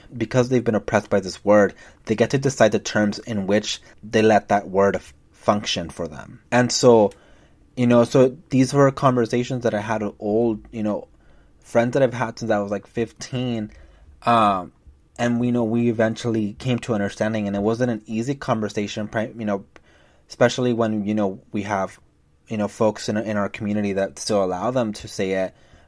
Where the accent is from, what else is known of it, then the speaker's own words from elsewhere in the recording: Los Angeles, California, United States; I grew up in Southeast